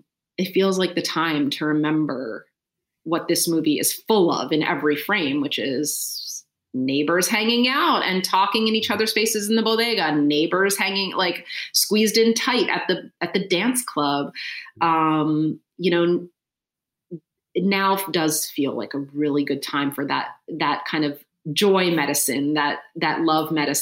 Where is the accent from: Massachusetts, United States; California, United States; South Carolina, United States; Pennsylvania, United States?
Pennsylvania, United States; Philadelphia; I'm from Philadelphia. I'm not from New York